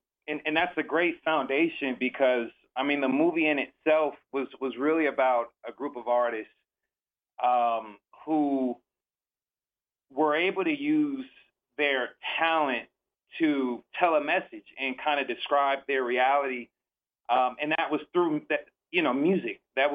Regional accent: Palmdale, California, United States; born there; But I was actually born in Palmdale, California, which is called a little northeast across the mountains in the desert.

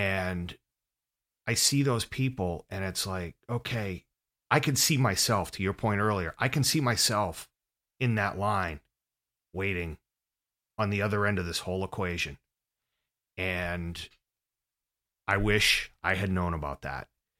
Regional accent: Boston, Massachusetts, United States; as a sports fan, sure, I'm from Boston, I was bummed.

